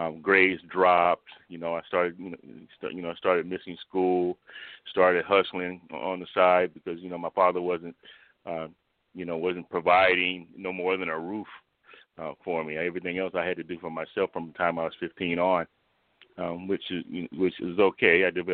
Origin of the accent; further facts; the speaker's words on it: Richmond, California, United States; also born or lived in Oakland; Well, I was born in Oakland, California. I was raised primarily in Richmond